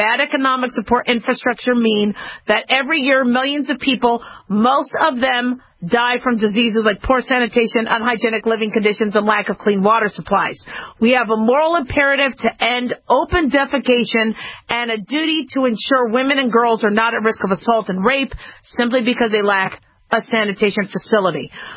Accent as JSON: {"language": "English", "town": "Phoenix", "region": "Arizona", "country": "United States", "tie": "born or raised there", "said": "Another thing we used to worry about a lot growing up in Phoenix are, you know, getting bit by black widows."}